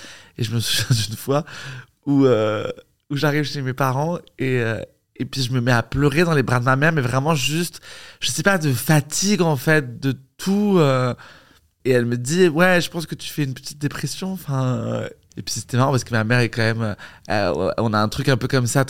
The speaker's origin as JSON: {"language": "French", "town": "Paris", "region": "Île-de-France", "country": "France", "tie": "born there", "said": "j'ai 36 ans, je suis né à Paris"}